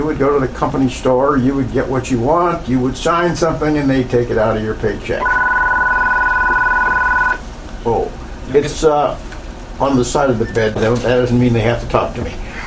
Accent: Raleigh, West Virginia, United States; I was actually born in Raleigh, West Virginia, which is a coal mining town, and where I spent my early years.

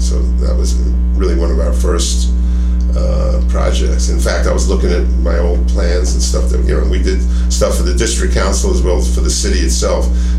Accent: New York, United States; my wife and I were ready to, we're both from New York, we were ready to go back

